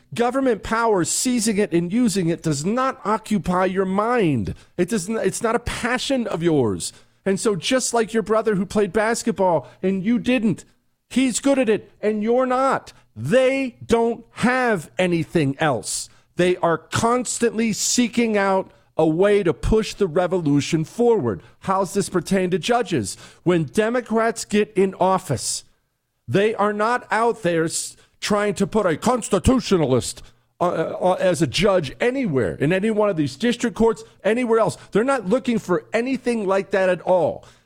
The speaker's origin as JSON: {"language": "English", "town": "Bozeman", "region": "Montana", "country": "United States", "tie": "born or raised there", "said": "In Bozeman, Montana, you know, that's where I grew up. Bozeman, Montana. I graduated high school from Bozeman, Montana. Well, I moved there when I was 10, and I graduated from there."}